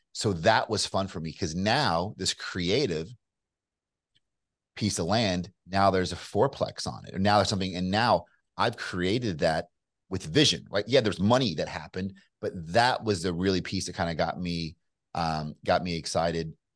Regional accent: Kentucky, United States; I mean, you hear me now, I don't sound like I'm from Kentucky, right? I sound probably more like New York

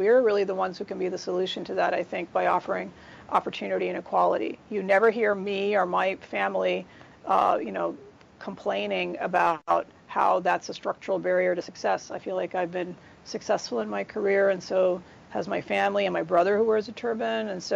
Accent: New York, United States; So for me, growing up in the Bronx as a small child when I went to preschool, I thought everybody's dad wore, you know, something on their head and they had a beard.

